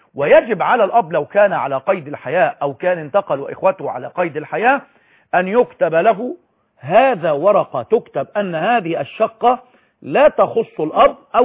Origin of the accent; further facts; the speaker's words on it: Egypt; احنا عندنا عدد السكان في مصر 85 مليون